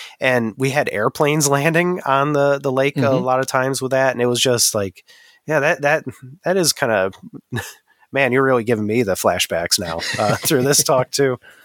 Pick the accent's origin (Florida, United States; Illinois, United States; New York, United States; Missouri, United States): New York, United States; Jamestown; Yeah, growing up in Jamestown, New York, we live right on the Chautauqua Lake